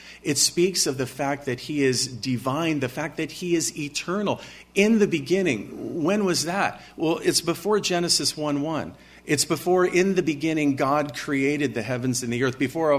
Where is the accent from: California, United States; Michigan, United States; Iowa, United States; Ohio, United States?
California, United States; San Luis Obispo; born there; I was born in San Luis Obispo. It's over by Santa Barbara. And why my folks ever moved from there, I'll never know